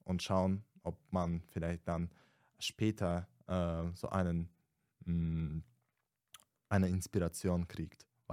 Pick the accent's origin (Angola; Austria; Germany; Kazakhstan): Kazakhstan; German is a second language; aber ich komme aus Kasachstan und da ist es so, dass man schon bei 22 geheiratet werden muss